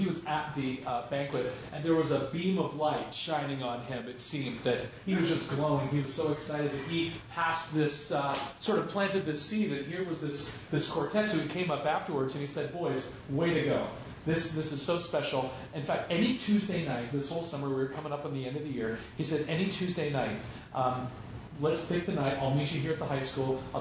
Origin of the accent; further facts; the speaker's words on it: Hershey, Pennsylvania, United States; I'm from Hershey, Pennsylvania, born and raised.